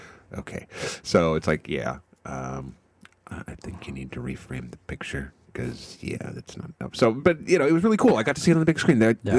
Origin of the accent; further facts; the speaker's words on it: Wichita, Kansas, United States; There wasn't one in Wichita, where I grew up in Wichita, Kansas, back in the middle of the country.